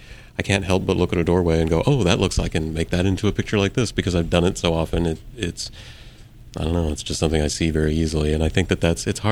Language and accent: English; Oklahoma, United States; I grew up in Oklahoma, and there's a lot of buffalo and a lot of prairie dogs